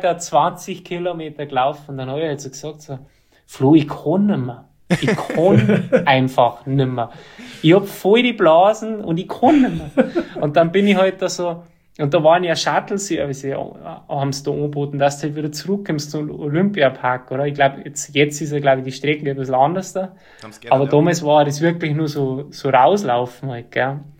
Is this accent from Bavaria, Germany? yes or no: yes; Berchtesgaden, Bavaria, Germany; wo ich her bin, ja, aus Berchtesgaden